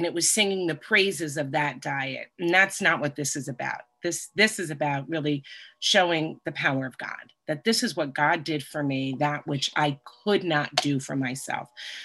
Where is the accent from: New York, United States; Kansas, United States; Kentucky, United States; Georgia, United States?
New York, United States; I'm a recovered compulsive overeater. I'm from New York.